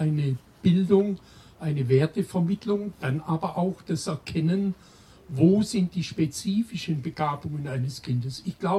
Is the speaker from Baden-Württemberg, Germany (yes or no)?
yes; Zimmern, Baden-Württemberg, Germany; also born or lived in Rottweil; Und ich stamme aus einer Bauernfamilie aus Zimmernau-Rottweil, 2 Kilometer westlich von Rottweil Richtung Schramberg. Ich bin in Zimmern in die Grundschule gegangen und in Rottweil ins Gymnasium. Also das war die Stadt, in der ich auch aufgewachsen bin.